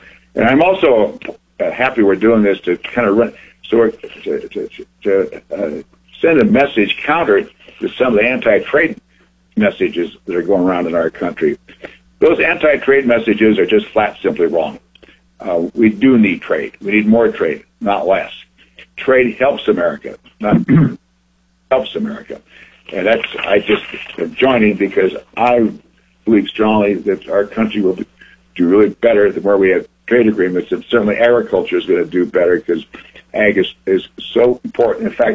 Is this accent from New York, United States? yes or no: no; Montana, United States; Farm Bureau, I must say, tell you, has been just terrific in my home state of Montana.